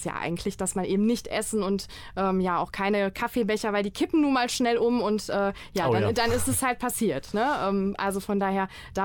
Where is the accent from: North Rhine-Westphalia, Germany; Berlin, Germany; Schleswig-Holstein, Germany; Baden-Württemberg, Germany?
North Rhine-Westphalia, Germany; Dortmund; Also ich bin hier tatsächlich geboren in Dortmund, genau, habe schon immer hier gelebt und möchte es eigentlich auch ungern verlassen.